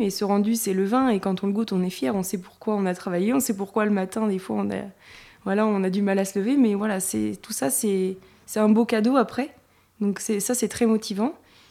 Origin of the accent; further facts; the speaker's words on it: Pays de la Loire, France; Je suis vendéenne. D'accord. Je suis née en Vendée. J'ai fait mes études là-bas également.